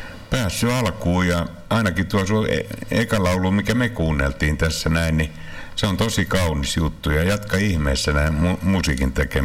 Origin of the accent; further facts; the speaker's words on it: Rauma, Satakunta, Finland; Itse olen Raumalta kotosi ja sinne täytyisi saada kanssa raitiolinja.